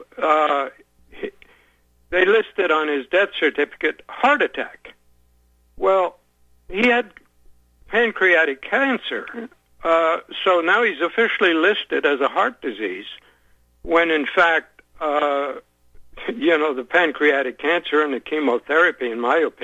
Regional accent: Canada; I'm an immigrant from Canada, and we had family that used to live in a town called Asbestos, Canada.

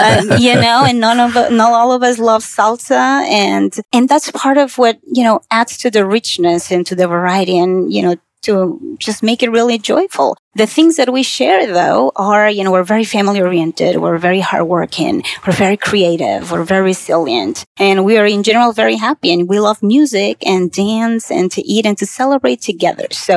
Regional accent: Peru; moved away as an adult; now in United States; I am originally from Peru in South America. Came to the U.S. around 15 years ago because I fell in love with the right man, an American.

